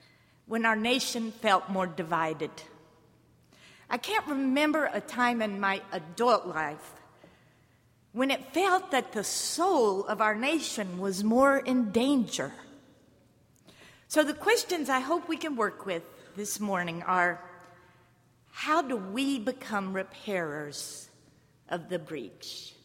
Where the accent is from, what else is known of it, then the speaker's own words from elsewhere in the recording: Brevard, North Carolina, United States; I grew up in Brevard, and I have family here.